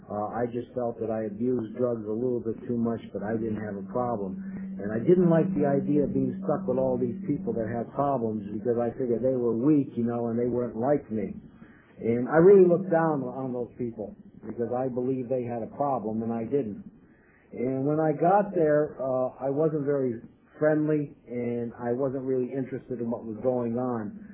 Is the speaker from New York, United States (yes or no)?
yes; New York, United States; I'm from New York, and I stopped using in 1960.